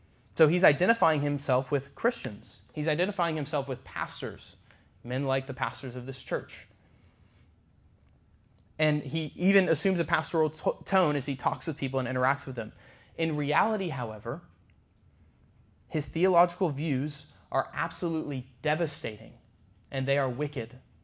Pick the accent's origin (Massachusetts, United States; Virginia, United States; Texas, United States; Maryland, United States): Texas, United States; it's from my home state of Texas